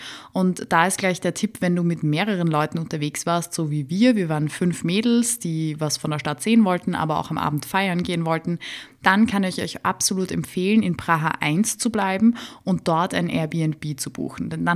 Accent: Vienna, Austria; ich komme aus Wien

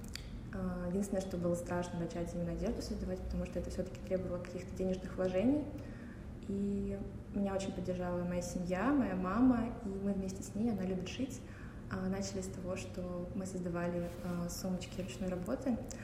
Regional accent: Moscow, Russia; born there; Я родилась в Москве в очень творческой семье.

